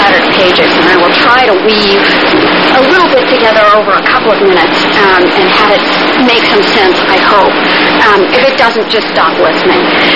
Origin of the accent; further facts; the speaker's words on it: Philadelphia, Pennsylvania, United States; Worse, I'm an Episcopalian from Philadelphia who has no connection to Mormonism, anti-Mormonism, polygamy, anti-polygamy.